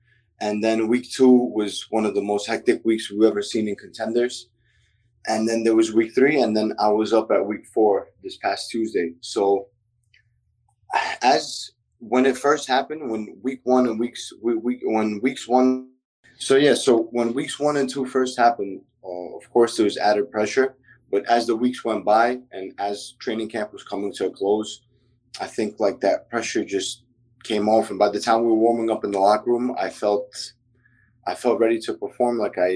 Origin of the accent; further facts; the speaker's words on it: Brooklyn, New York, United States; English is a second language; Yes, I grew up in Brooklyn.